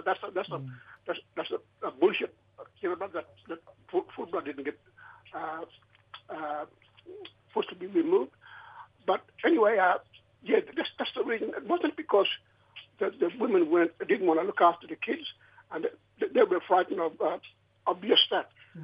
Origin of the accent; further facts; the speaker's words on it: Palm Island, Queensland, Australia; I'm born and bred in Palm Island, and I come up north here too, where my grand people come.